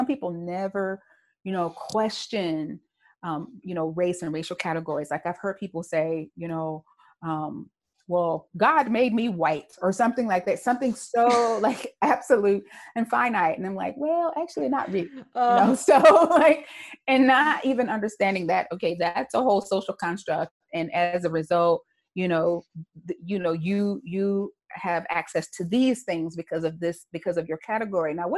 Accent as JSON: {"language": "English", "country": "United States", "said": "and I do love being an American"}